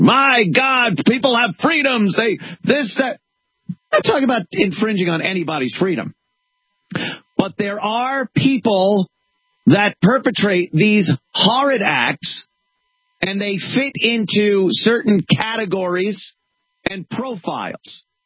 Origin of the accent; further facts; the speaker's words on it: United States; As an American, I have some type of pride in the country that we came from.